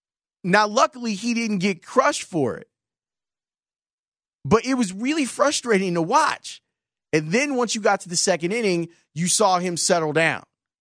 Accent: New York, United States; accent: New York; And I'll try to hide my New York accent.

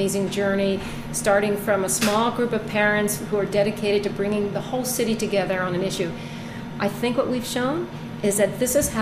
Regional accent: New York City, New York, United States; And I thought, but I'm a New Yorker. My kids go to public school here.

